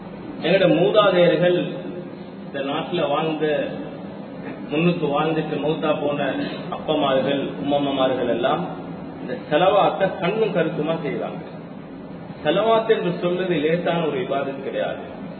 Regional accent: Sri Lanka; நான் சொன்ன, நான் இலங்கையை சேர்ந்தவர்

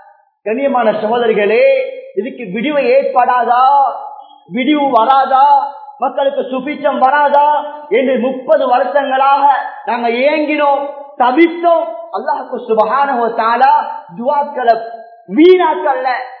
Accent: Eastern Province, Sri Lanka; நான் கிழக்கு மாகாணத்துல பிறந்து வளர்ந்தவன் என்ற அடிப்படையில் எனக்கு தெரியும்.

